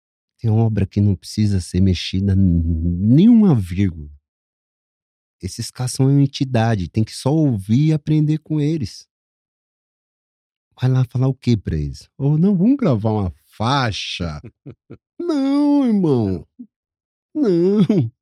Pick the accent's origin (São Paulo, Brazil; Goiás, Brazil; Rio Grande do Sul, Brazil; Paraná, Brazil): São Paulo, Brazil; É, porque eu sou do Jabaquara, filho.